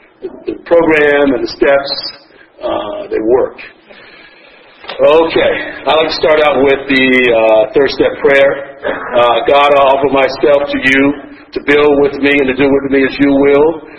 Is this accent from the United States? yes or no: yes; Albany, Georgia, United States; also born or lived in Memphis, Tennessee; I grew up in Albany, Georgia, and Memphis, Tennessee.